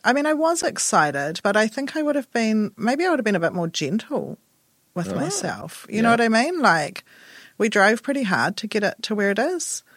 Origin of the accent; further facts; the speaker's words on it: Auckland, New Zealand; also born or lived in Wellington; living in Waverley, it's an adjustment coming from Auckland, because I'm from Auckland originally as well. I went from Auckland to Wellington